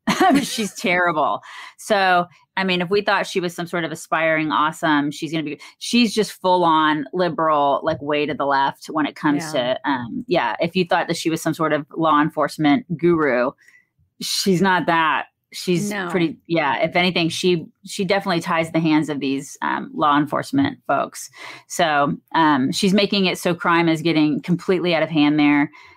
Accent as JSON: {"language": "English", "town": "Atlanta", "region": "Georgia", "country": "United States", "tie": "born or raised there", "said": "If you guys don't know what Buckhead is, it's a neighborhood in Atlanta. I grew up in Atlanta."}